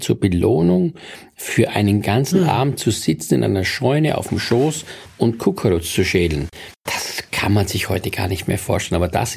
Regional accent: Styria, Austria; Also St. Stephan ist größer, aber da, wo ich aufgewachsen bin, das war ja etwas abgelegen, das waren 4-5 Häuser.

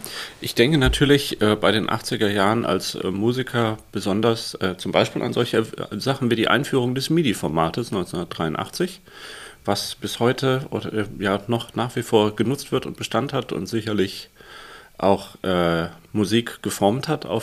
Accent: Düsseldorf, North Rhine-Westphalia, Germany; die ja für mich als Düsseldorfer natürlich etwas ist, das wird man nie so richtig

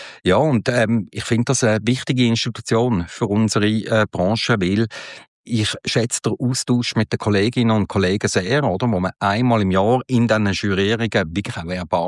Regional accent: Basel, Basel-Stadt, Switzerland; ich bin in Basel aufgewachsen.

